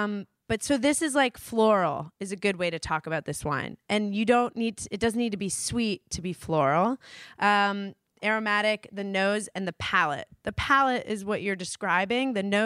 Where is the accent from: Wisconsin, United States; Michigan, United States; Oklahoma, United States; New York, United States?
New York, United States; East Coast, guys. I grew up in New York.